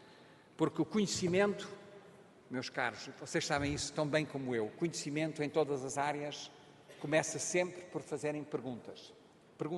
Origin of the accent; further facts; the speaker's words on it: Mozambique; Eu nasci, cresci em Moçambique, cresci numa ditadura.